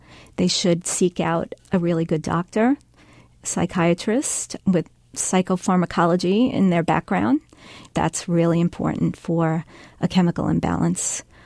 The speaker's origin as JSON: {"language": "English", "region": "New York", "country": "United States", "tie": "born or raised there", "said": "I grew up in New York and working in the city."}